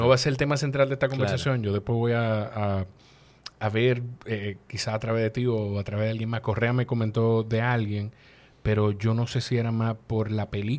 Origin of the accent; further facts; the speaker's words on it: Dominican Republic; Nosotros como dominicanos, yo no sé si quizá por la distancia en el mapa